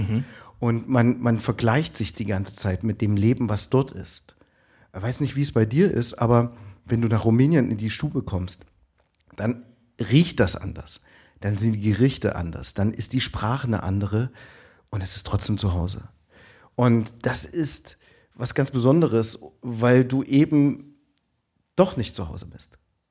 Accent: Plauen, Saxony, Germany; meine Mutter kommt aus Dresden, mein Vater kommt aus Rumänien, ich bin in Plauen groß geworden

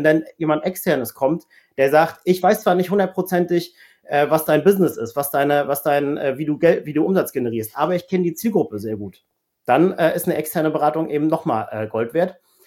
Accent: Parchim, Mecklenburg-Vorpommern, Germany; Also ich komme ursprünglich aus Parchim, das ist in Mecklenburg-Vorpommern, habe dort 2008 Abitur gemacht

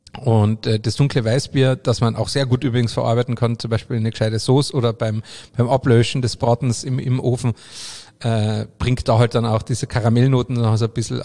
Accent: Carinthia, Austria; vor allem Hirsch bei uns daheim in Kärnten, bei uns im Mölltal, sehr traditioneller zu Weihnachten oder um Jahreswechsel herum

